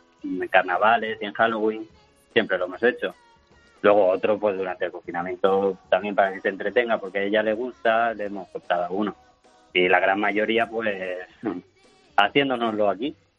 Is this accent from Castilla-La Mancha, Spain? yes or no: yes; Puertollano, Castilla-La Mancha, Spain; Sí, soy de Puerto Llano.